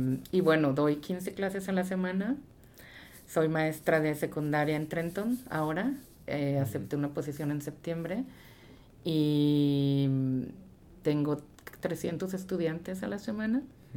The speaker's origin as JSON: {"language": "Spanish", "country": "Mexico", "tie": "born or raised there", "said": "nosotros crecimos en México, fuimos a la Universidad en México"}